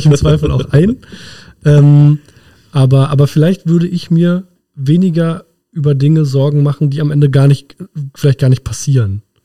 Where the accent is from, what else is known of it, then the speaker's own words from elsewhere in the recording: Berlin, Germany; also ich bin in Berlin-Marzahn aufgewachsen